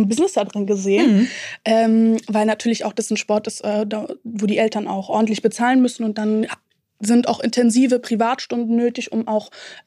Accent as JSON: {"language": "German", "town": "East Berlin", "region": "Berlin", "country": "Germany", "said": "ich komme auch aus Ostberlin und da waren wirklich noch teilweise alte DDR-Strukturen in den Vereinen"}